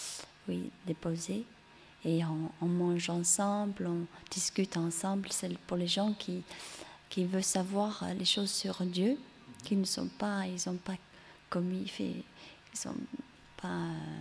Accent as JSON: {"language": "French", "region": "England", "country": "United Kingdom", "second_language": "French", "said": "je suis anglaise, ma mère est française, alors si je fais des fautes, c'est pour ça"}